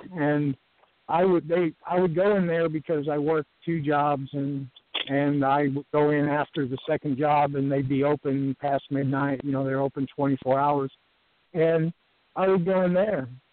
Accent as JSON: {"language": "English", "town": "Springfield", "region": "Illinois", "country": "United States", "tie": "born or raised there", "said": "I moved back to where I grew up around Springfield, Illinois."}